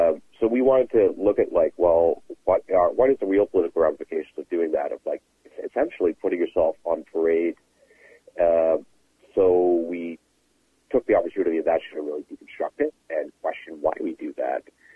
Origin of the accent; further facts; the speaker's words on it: Dartmouth, Nova Scotia, Canada; I grew up in the Maritimes, so from Dartmouth, Nova Scotia, which is not the most diverse place. And, you know, there is quite a large African Nova Scotia population, but then as a South Asian, I'm not part of that either.